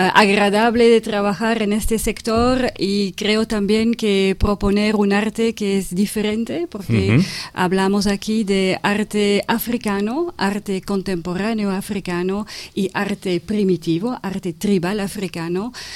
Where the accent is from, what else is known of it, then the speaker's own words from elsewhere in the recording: Brussels, Belgium; Spanish is a second language; moved away as an adult; now in Spain; Yo soy belga de Bruselas y trabajé más de 10 años en la organización de ferias de arte.